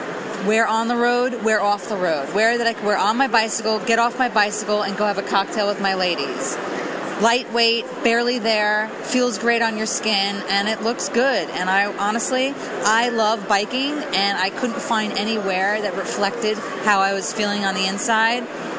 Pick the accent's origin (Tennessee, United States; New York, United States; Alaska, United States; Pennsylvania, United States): New York, United States; Brooklyn; I'm from New York. I was born in Brooklyn.